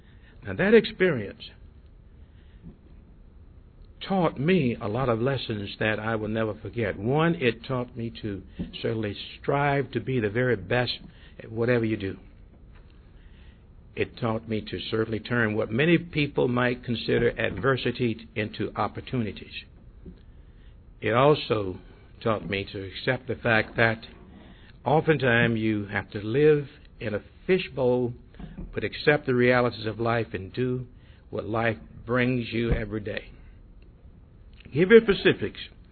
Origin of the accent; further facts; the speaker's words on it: Deep South, United States; born there; However, I was born 1942 in the Deep South.